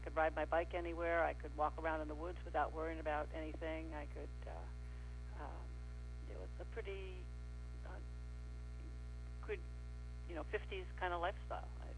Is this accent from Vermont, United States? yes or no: yes; Lyndon Center, Vermont, United States; also born or lived in St. Johnsbury; Okay, I was born on November 20, 1945, in St. Johnsbury, Vermont, where the hospital was, but I grew up in a town called Linden Center, Vermont, which is just north of St. Johnsbury, in the northeast corner of Vermont.